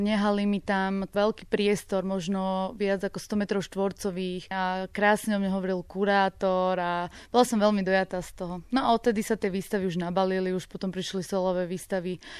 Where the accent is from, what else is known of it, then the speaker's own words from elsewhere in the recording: Slepčany, Nitra Region, Slovakia; Ja som zo Slepčian, z malej dediny.